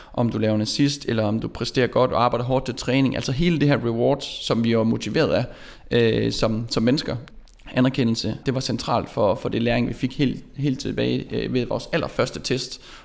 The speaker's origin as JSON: {"language": "Danish", "town": "Vadum", "region": "North Denmark Region", "country": "Denmark", "said": "Han er fra Brovst, jeg er fra Vadum."}